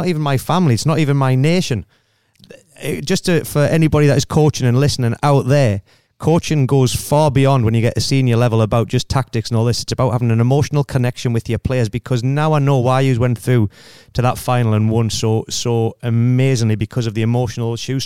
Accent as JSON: {"language": "English", "region": "England", "country": "United Kingdom", "lives_now": "Australia", "said": "I'm obviously an English guy with an Australian passport. I've been here."}